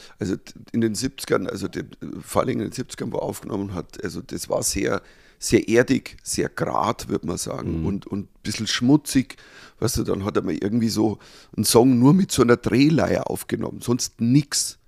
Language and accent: German; Bavaria, Germany; ein Piefke, gut, ich bin Bayer, aber trotzdem Piefke irgendwo